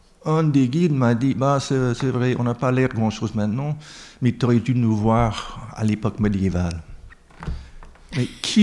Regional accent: United States; French is a second language; En tant qu'Américain, j'ai pas ça.

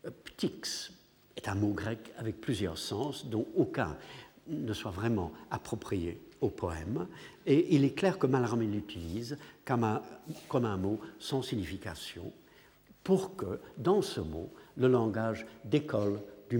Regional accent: England, United Kingdom; Et après tout, puisque je suis anglais, peut-être que je suis sensible à ce genre d'effet.

